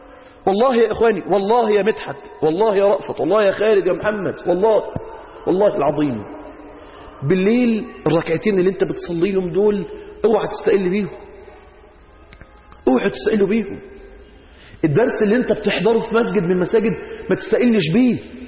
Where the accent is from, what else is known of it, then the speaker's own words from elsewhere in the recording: Mansoura, Dakahlia, Egypt; أنا من المنصورة وسطكم